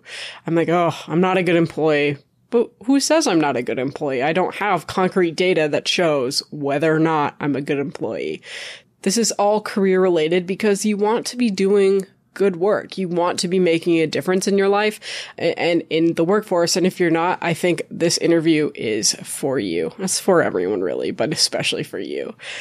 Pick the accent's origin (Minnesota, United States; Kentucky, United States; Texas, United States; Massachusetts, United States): Minnesota, United States; accent: Minnesotan; I call it pop because I'm from Minnesota, and I know I have a Minnesotan accent.